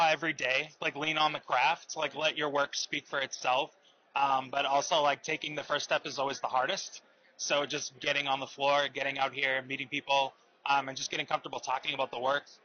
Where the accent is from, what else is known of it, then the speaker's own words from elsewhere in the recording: Lynn, Massachusetts, United States; It takes place in my hometown of Lynn, Mass.